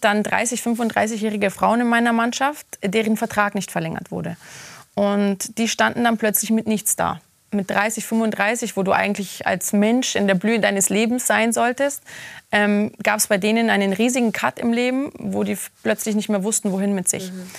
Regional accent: Italy; Als Italienerin logischerweise war es für mich kein ganz fremdes Land, aber eine fremde Stadt.

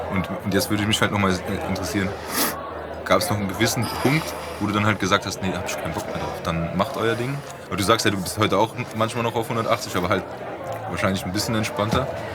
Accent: Frankfurt, Hesse, Germany; weil wir sind in Frankfurt aufgewachsen

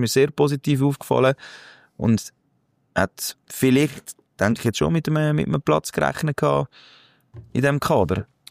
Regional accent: Switzerland

